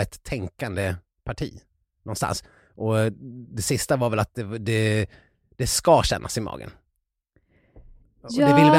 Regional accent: Ludvika, Dalarna County, Sweden; i Ludvika, där jag kommer ifrån

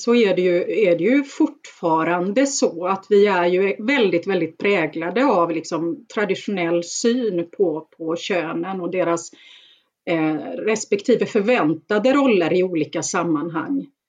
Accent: Gothenburg, Västra Götaland County, Sweden; Men jag är ju uppväxt i Bergsjön utanför Göteborg med en ensamstående mamma och två äldre syskon.

